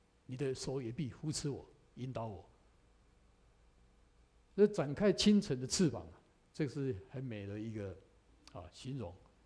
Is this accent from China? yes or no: no; Taichung, Taiwan; 在我是从台湾来，在那个公园叫台中公园